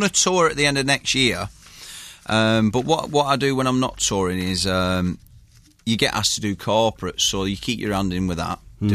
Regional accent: Bolton, North West England, United Kingdom; Took the stereotypes of places like Newcastle and Liverpool and Bolton, my hometown and whatever

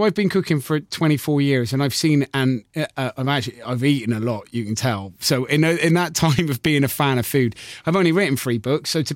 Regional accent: Gloucester, South West England, United Kingdom; Gloucester.

